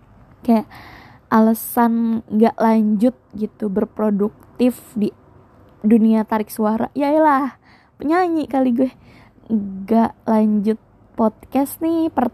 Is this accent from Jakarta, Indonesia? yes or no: no; Serang, Banten, Indonesia; lokal dari daerah saya di Serang atau mungkin daerah-daerah tetangga gitu kan